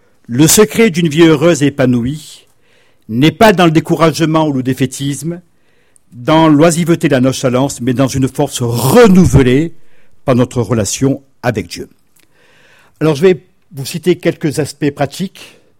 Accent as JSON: {"language": "French", "region": "Southern France", "country": "France", "lives_now": "Poitiers, France", "said": "À Poitiers, on est tous des immigrés. Moi, je suis méridional."}